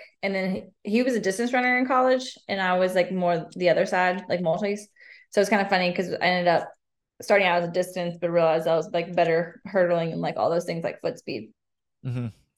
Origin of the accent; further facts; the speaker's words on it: Macon, Georgia, United States; now in Birmingham, United States; It was good. I like loved it. I didn't live, we lived a little bit outside of Macon.